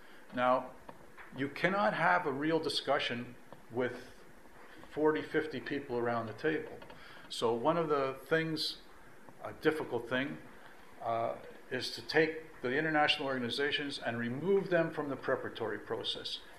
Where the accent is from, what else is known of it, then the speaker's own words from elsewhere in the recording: Canada; As a Canadian, I say, no.